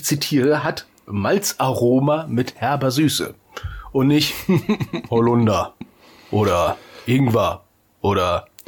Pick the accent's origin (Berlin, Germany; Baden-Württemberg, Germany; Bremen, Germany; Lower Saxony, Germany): Berlin, Germany; ich war in meiner Heimatstadt, ja, in Berlin